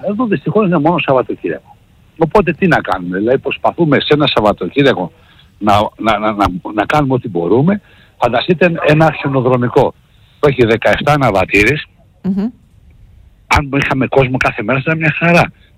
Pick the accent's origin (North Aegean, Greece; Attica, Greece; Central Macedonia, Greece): Attica, Greece; Athens; επειδή εγώ κατάγομαι και από Αθήνα, είμαι Αθηναίος